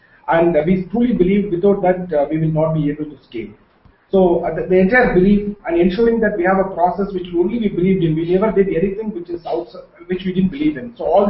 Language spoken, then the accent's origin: English; Sivakasi, Tamil Nadu, India; also born or lived in Bangalore; I was born in Shivakasi, but did my first initial education in Bangalore and then moved to Shivakasi again. And I studied in Tamil medium, switched on again to Bangalore because my father was working in Bangalore and my mother was working in Shivakasi.